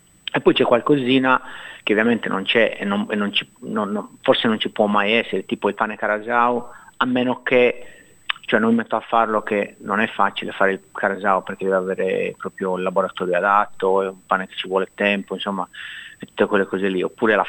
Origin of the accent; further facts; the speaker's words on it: Sardinia, Italy; now in Australia; con tutto il bene che voglio alla Sardegna, e l'amo perché è la mia terra, però cioè abitando in Australia e poi andando in vacanza in Sardegna, in Italia